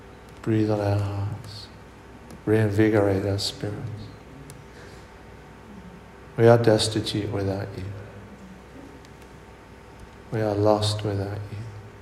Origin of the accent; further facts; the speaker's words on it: United Kingdom; Although we're British and we're afraid of the awkward, it embarrasses us. Help us to embrace that, Lord. Help us to overcome our British reserve.